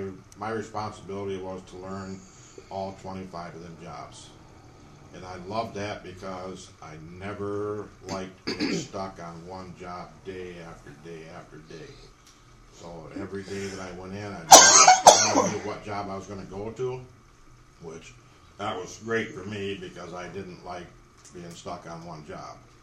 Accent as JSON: {"language": "English", "town": "East Lansing", "region": "Michigan", "country": "United States", "tie": "born or raised there", "said": "Actually, I grew up in East Lansing, which basically my area that I grew up in is out of Lansing. It was considered at that time being living in the country."}